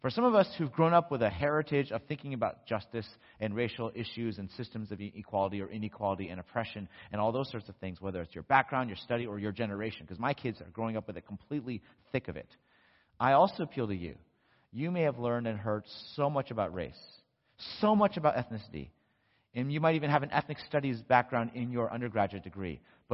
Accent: Los Angeles, California, United States; growing up in Los Angeles, Southern California, I technically was a minority because I was not and still am not white. I was Asian, I still am Asian.

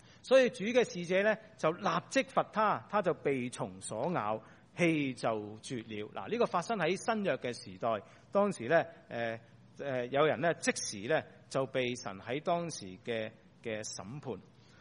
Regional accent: Hong Kong; 我哋以前呢，我哋喺我哋香港嘅年代长大嘅时候呢

